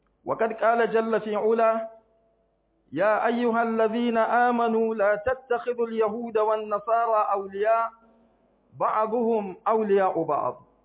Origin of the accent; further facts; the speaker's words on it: Nigeria; Arabic is a second language; حتى في بلادنا نيجيريا